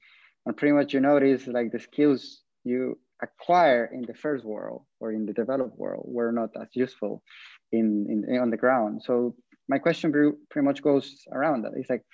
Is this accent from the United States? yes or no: no; Guatemala; I'm from Guatemala. I'm an MPA from the second year.